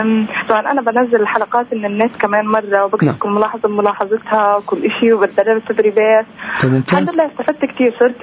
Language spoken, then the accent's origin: Arabic; Hebron, West Bank, Palestine; من الخليل.